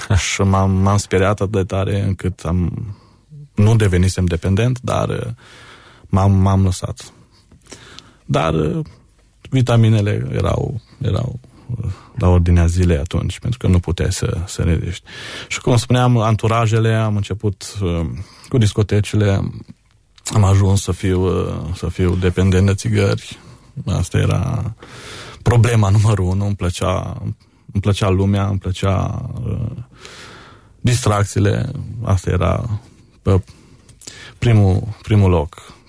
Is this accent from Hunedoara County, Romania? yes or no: no; Șiria, Arad County, Romania; tatăl meu și acum este antrenor de fotbal acolo la noi în sat, antrenor la Șiria, la copii, și încă de mic am practicat acest sport, fotbalul